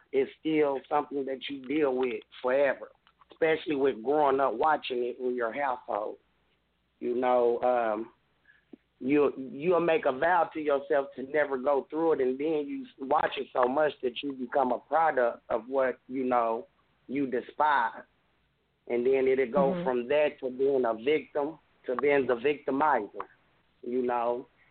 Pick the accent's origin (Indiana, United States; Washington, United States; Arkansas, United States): Indiana, United States; Indianapolis; I'm from Indianapolis, Indiana.